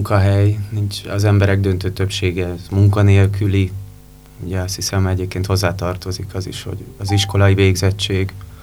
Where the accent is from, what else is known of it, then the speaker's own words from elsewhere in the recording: Ózd, Borsod-Abaúj-Zemplén, Hungary; egy ózdiként azért nehéz olyan iskolát találni